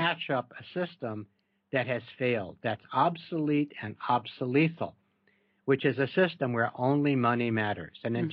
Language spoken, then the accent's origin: English; New York, United States; moved away; I'm from New York, and New Yorkers are noted for their bluntness. And I haven't lived there in many years.